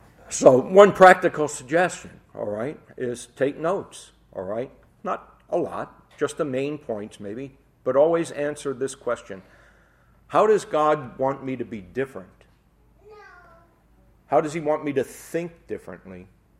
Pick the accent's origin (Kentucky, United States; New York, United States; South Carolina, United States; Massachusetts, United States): New York, United States; New York City; I grew up in the Bronx, not far from the 4 train, which in the Bronx is an elevated train.